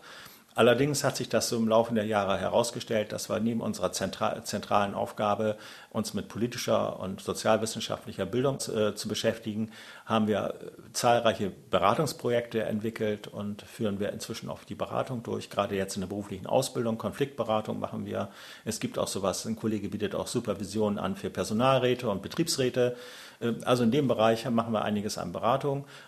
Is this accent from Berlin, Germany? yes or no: no; Bremen, Germany; Ich bin hier in Bremen geboren und so ein typischer Bremer. Also habe selten das Bundesland verlassen. Nur arbeitsmäßig mal zwischendurch eine Zeit in Hannover gehabt. Ansonsten bin ich eigentlich hier richtig tief verwurzelt.